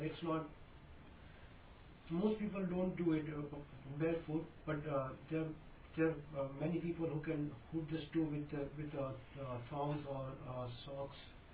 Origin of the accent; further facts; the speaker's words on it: Bihar, India; No, I'm from Bihar.